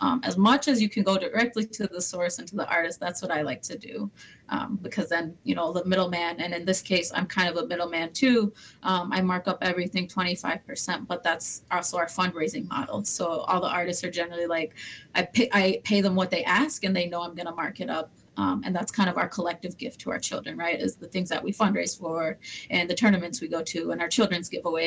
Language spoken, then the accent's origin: English; Saint Paul, Minnesota, United States; My family comes from the Turtle Mountain Band in North Dakota. And I was born and raised here in St. Paul, grew up here.